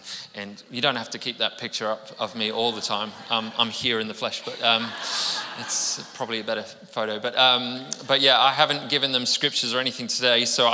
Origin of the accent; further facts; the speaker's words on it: United Kingdom; now in Melbourne, Australia; I'm originally from the UK, so I probably brought that weather with me to Melbourne and then to here